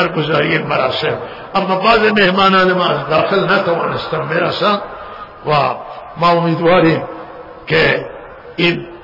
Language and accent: Persian; Iran; ما ایرانیم و اهل سنتی